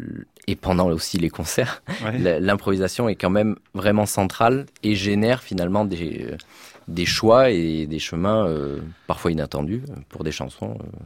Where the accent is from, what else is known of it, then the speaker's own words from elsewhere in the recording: Auvergne-Rhône-Alpes, France; il faut resituer géographiquement d'où je viens. Donc, je viens du Cantal.